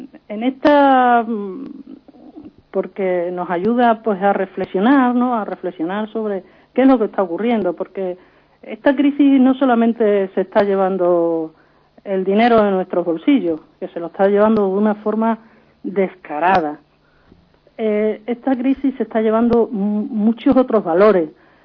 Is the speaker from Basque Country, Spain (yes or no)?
no; Extremadura, Spain; porque en Extremadura en concreto somos la región europea, la novena región europea, con más paro femenino de toda Europa